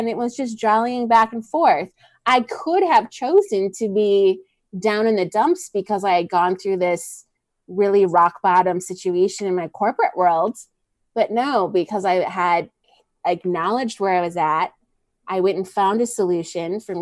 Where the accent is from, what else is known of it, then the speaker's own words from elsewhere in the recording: Chicago, Illinois, United States; So I went, now I'm from Chicago, so food is, drinks are very expensive